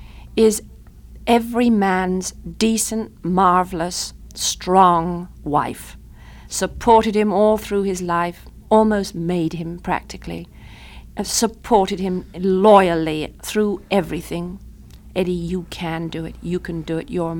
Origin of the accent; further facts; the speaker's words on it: United Kingdom; now in Switzerland; I'm still British, but I'm a Swiss resident.